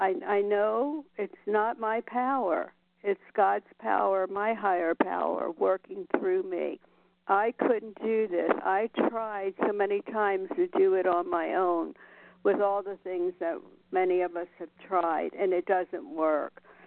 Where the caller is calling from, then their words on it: Nevada, United States; Good morning. … from Nevada.